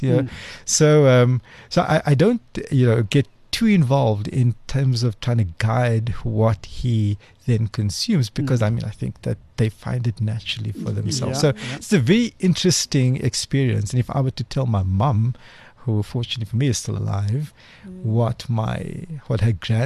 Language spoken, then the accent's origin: English; Cape Town, Western Cape, South Africa; born or raised there